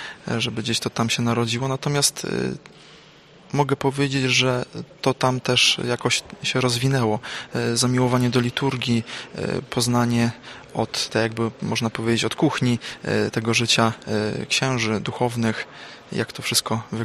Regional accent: Głubczyce, Opole Voivodeship, Poland; pochodzę z parafii Narodzenia Najświętszej Maryi Panny w Głubczycach.

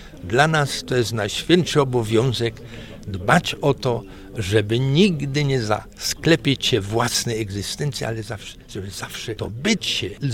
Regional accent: Silesian Voivodeship, Poland; u nas na Śląsku inność nie jest obcością. Obcością się ubogacać nie można, ale innością tak. I my byśmy chcieli naszą śląską innością, tą otwartą, tą taką europejską, ubogacać innych

